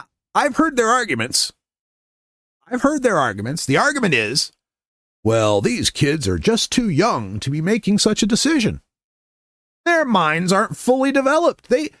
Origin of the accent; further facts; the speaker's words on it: Nampa, Idaho, United States; In my hometown of Nampa, which I was just mentioning, right